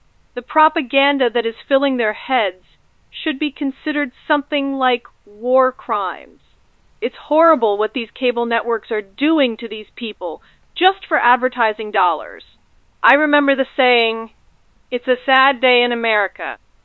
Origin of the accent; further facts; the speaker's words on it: United States; I used to be so proud to say that I'm an American.